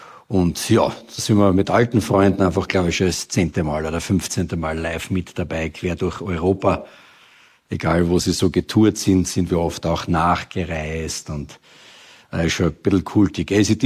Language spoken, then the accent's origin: German; Austria; accent: Austrian dialect; auf den Spuren dieser alten Rockstars mit dem roten Faden halt meiner Mundart und dieser österreichischen Geschichten